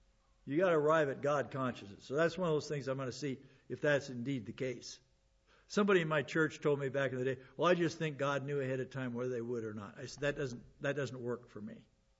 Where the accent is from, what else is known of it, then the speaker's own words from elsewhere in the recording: Hot Springs, South Dakota, United States; I've seen pictures of my hometown. There in the southwest corner of the state, Hot Springs.